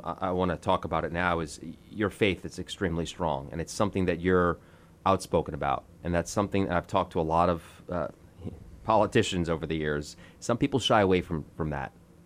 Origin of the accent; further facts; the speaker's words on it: New York, United States; You know, listen, I grew up in New York. I'm a Puerto Rican Italian kid, okay?